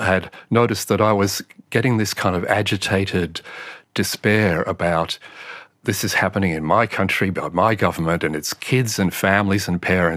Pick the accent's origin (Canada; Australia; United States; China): Australia; Tasmania; also born or lived in Bellingen; But we went and lived, we came from Tasmania, we went up to Bellingen.